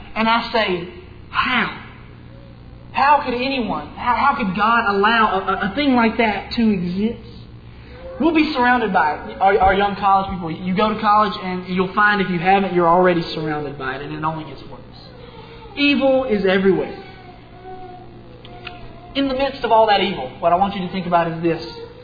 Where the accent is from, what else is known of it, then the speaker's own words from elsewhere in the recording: Bradley, Arkansas, United States; I'm from Bradley. Bradley, Arkansas, it's a town of about 600 people.